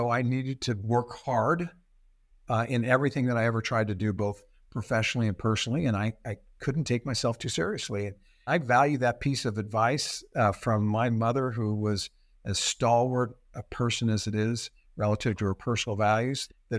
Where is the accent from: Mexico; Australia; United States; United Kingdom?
United States; Portland, Oregon; But I remember I was probably 10 years old, and I grew up in Portland, Oregon, some know, some don't. I was one of 4 boys